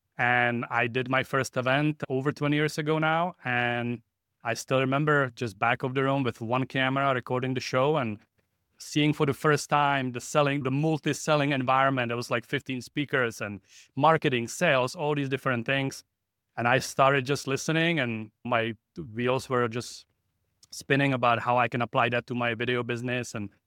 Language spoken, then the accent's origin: English; Czechia; moved away as an adult; now in United States; I came here from the Czech Republic in 1997